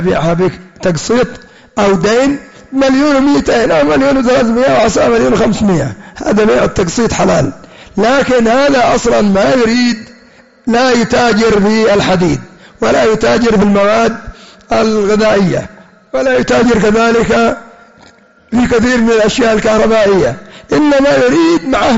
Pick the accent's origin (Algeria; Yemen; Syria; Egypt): Yemen; وعندنا في اليمن يبيعونها ب500 ريال يمني.